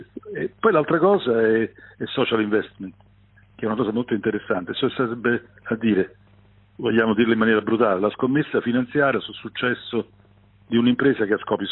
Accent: Naples, Campania, Italy; io sono napoletano è che Napoli è una città meravigliosa, piena di cultura, di intelligenza, di creatività, di bellezze naturali e di storia. Però è un po' incasinata.

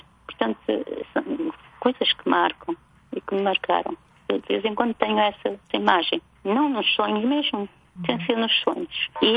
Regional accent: Mozambique; now in Portugal; Eu queria voltar para Moçambique, o meu pai tinha ficado.

